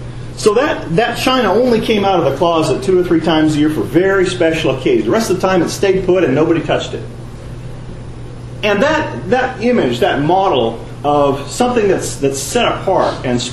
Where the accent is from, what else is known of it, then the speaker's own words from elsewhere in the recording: Bangor, Maine, United States; and I grew up in Bangor, Maine, by the way, not very far from here, just up the road a few hours.